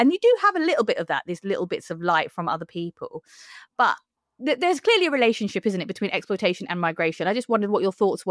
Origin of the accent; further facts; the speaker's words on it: East London, London, United Kingdom; We're from East London.